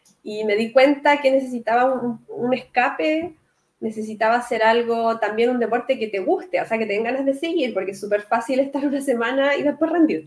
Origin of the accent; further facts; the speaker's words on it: Chile; porque soy de Chile